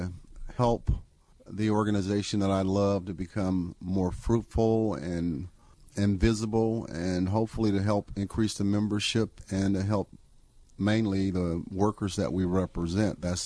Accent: California, United States; since I come from California, Southern California in particular, there's a lot of diversity in Southern California.

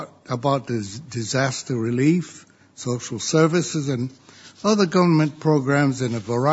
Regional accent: Hawaii, United States; Because of the rich cultural and linguistic diversity in my home state of Hawaii

